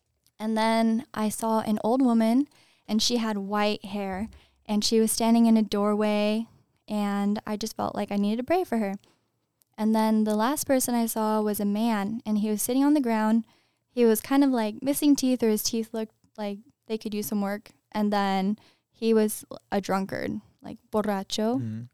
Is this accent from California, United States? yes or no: yes; California, United States; we're from California. We came super far to see y'all.